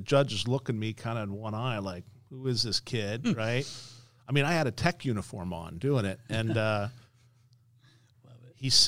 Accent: Las Vegas, Nevada, United States; I'm born and raised in Las Vegas, based in Las Vegas.

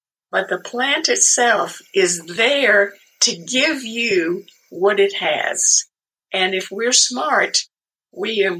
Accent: South Carolina, United States; born there; I was born in South Carolina, and both of my parents grew up in a very small town in the rural part of the state where everybody was a farmer and everybody had a vegetable garden.

